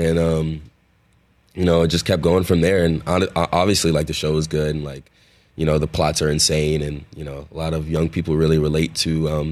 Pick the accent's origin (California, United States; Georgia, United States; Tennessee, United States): Tennessee, United States; Nashville; born there; So my dad's from Houston.